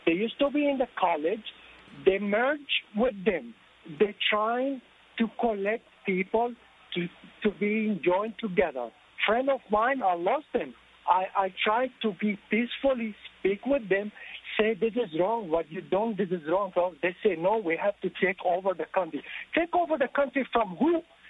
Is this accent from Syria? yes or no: yes; Aleppo, Aleppo Governorate, Syria; English is a second language; Actually, I'm Syrian from Aleppo, and just I came recently, I was in September there to see my family.